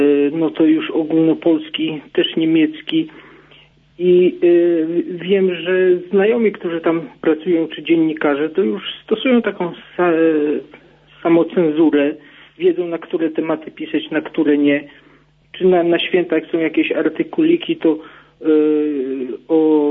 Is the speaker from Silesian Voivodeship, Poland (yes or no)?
no; Gdańsk, Pomeranian Voivodeship, Poland; bo ja tutaj pochodzę z Pomorza, z Gdańska